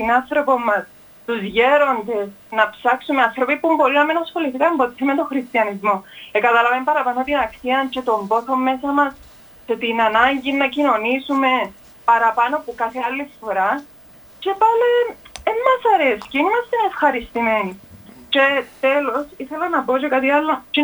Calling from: Nicosia, Nicosia District, Cyprus; είμαι από Λευκοσία.

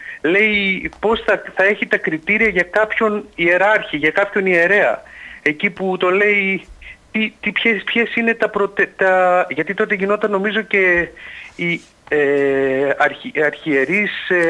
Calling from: Thessaloniki, Central Macedonia, Greece; είμαι από Θεσσαλονίκη

